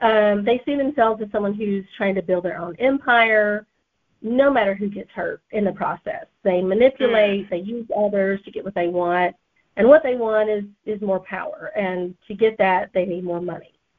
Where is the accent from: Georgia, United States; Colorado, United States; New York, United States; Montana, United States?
Georgia, United States; And they have regional offices all over Georgia. And one of those is in my hometown.